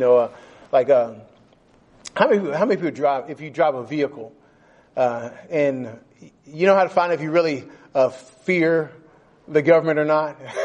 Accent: United States; now in Canada; I'm from the United States originally, and Canada kind of has some of the same philosophy as far as liberty is concerned.

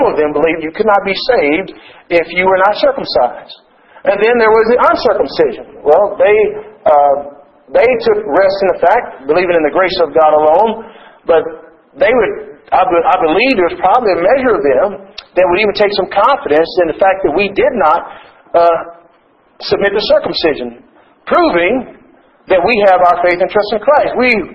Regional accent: Ontario, Canada; accent: Southern; And I generally say I'm from Southern Ontario because they heard a Southern accent.

